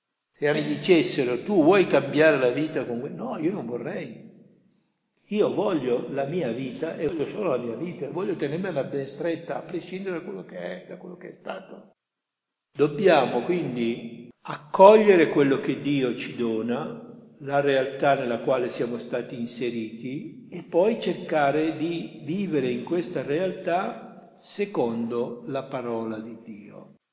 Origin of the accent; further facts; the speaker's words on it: Caltavuturo, Sicily, Italy; born there; now in Milan, Italy; io sono nato a Caltavudura, poi ho vissuto la vita a Milano.